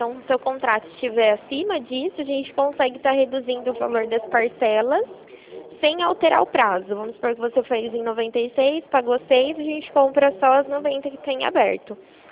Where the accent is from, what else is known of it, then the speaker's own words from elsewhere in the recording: Rio Claro, São Paulo, Brazil; De Rio Claro.